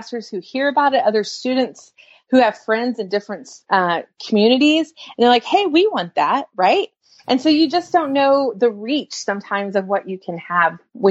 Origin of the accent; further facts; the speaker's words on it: Midwest, United States; now in Atlanta, United States; You know, I grew up in the Midwest on a farm, and we did everything that the boys did